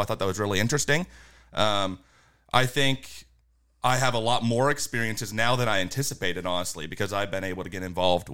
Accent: McKinney, Texas, United States; I'm from McKinney, Texas, North Texas area.

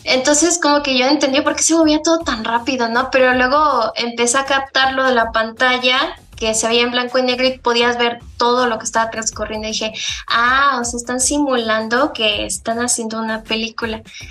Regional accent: Mexico; su música no representa una parte de nuestra identidad como mexicanos

